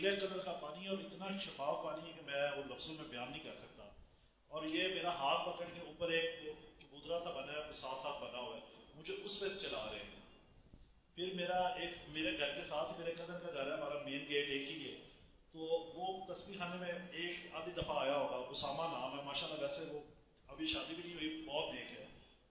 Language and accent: Urdu; Sargodha, Punjab, Pakistan; basically میں سرگودا سے ہوں